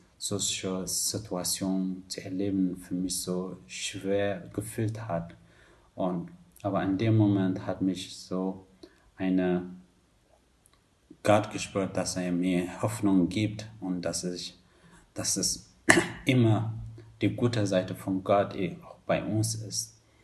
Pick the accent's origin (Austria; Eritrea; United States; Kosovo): Eritrea; now in Germany; Meine letzte Krise war, als ich von meinem Heimatland Eritrea vor 5 Jahren durch die Sahara und Mittelmeer geflüchtet war